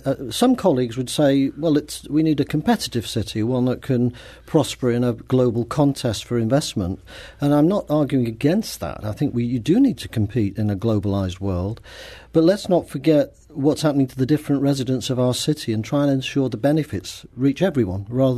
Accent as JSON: {"language": "English", "town": "Bristol", "region": "South West England", "country": "United Kingdom", "said": "I come from Bristol in the southwest of England. That's about 2 hours west of London."}